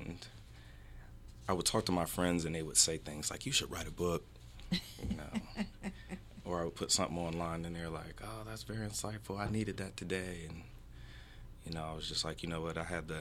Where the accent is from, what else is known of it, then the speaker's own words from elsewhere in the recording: Cleveland, Ohio, United States; I'm originally from Cleveland, Ohio. I moved here to Marion when I was about 13.